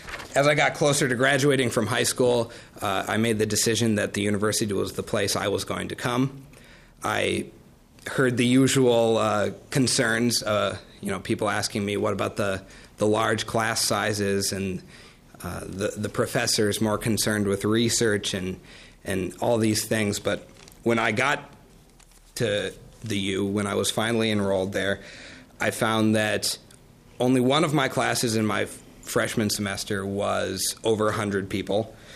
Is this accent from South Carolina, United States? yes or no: no; Grand Rapids, Minnesota, United States; also born or lived in St. Paul; I was born in St. Paul, but grew up in Grand Rapids, which is where I call home.